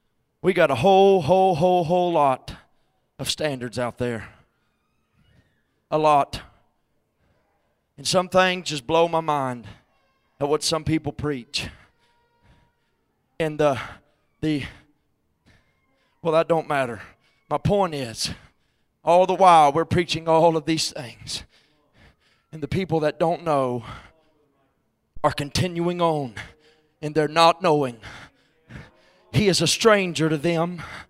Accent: Florida, United States; We used to sing a song back home in Florida. I was raised up in the Church of God.

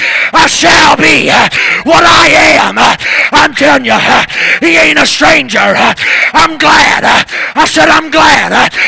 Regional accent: the South, United States; I'm not a Hebrew nor a Greek scholar. I'm from the South. I've barely got English down.

